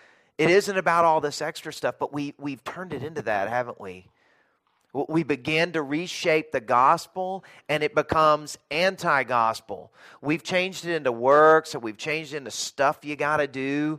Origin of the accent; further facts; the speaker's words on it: the South, United States; I will tell you, I grew up in the South, and we had fish fries all the time.